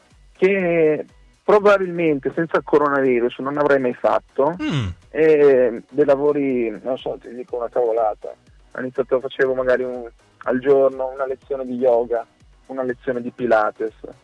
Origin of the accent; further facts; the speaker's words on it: Liguria, Italy; essendo ligure